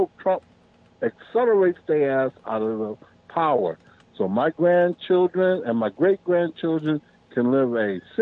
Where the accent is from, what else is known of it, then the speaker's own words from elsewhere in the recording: United States; I am an American first. I am a Democrat second.